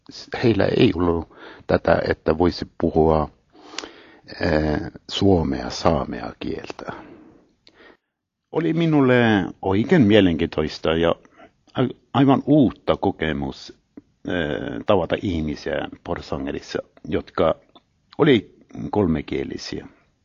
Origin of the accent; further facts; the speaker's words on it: Kallio, Finnmark, Norway; minä olen kotoisin pieni Kväänikylästä, Kallioista. Se on Pohjois-Varangerissa.